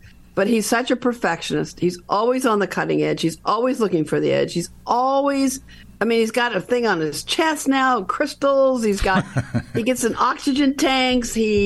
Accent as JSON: {"language": "English", "town": "Long Beach", "region": "California", "country": "United States", "tie": "born or raised there", "said": "I was so upset with the Dodgers when they didn't draft Randy, because we grew up in Long Beach, California. We, you know, bled Dodger blue."}